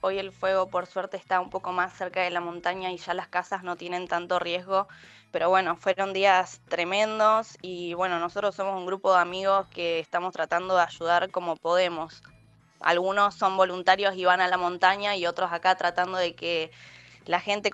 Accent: Mallín Ahogado, Río Negro, Argentina; Yo me crié en Mallín Ahogado, hoy vivo más en el centro.

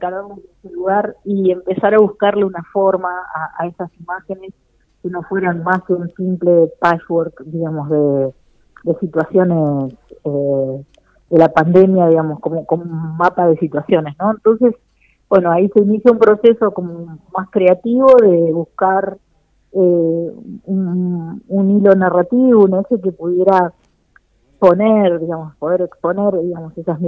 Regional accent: La Pampa, Argentina; now in Buenos Aires, Argentina; Yo particularmente no soy porteña, soy pampeana, vivo en Buenos Aires desde hace muchos años

